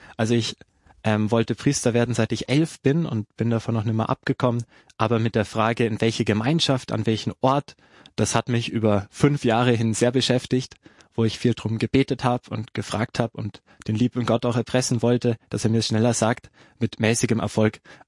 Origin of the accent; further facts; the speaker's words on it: Bavaria, Germany; Ich komme gebürtig aus Deutschland, bin in Oberfranken aufgewachsen, das liegt für alle Österreicher im Norden von Bayern.